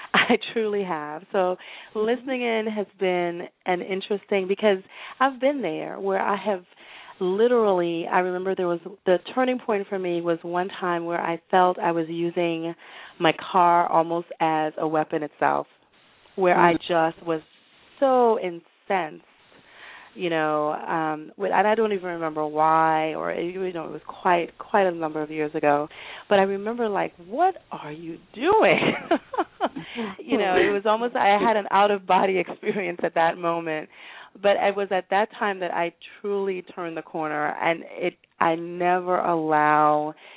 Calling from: Atlanta, Georgia, United States; I'm calling from Atlanta.

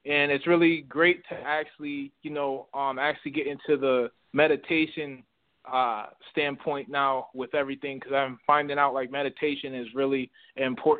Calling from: Atlanta, Georgia, United States; I'm calling from Atlanta, Georgia.

